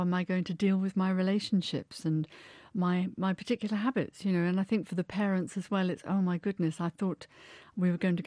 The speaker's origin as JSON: {"language": "English", "country": "United Kingdom", "said": "talking about money is something we don't do very well as British people."}